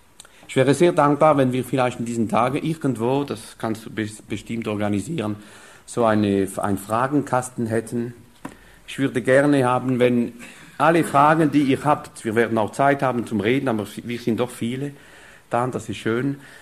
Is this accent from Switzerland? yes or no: no; France; German is a second language; Ihr versteht ja, ich bin Franzose, ich habe viel Probleme mit der Sprache.